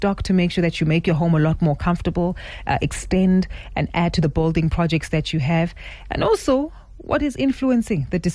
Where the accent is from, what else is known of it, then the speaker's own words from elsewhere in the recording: South Africa; the trends that you see from us as South African consumers, right?